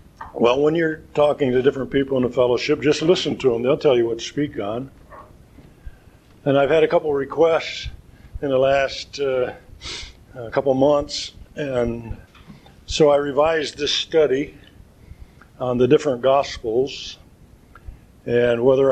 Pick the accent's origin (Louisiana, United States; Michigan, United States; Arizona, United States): Michigan, United States; Jonesville; See, I'm from Jonesville, Michigan.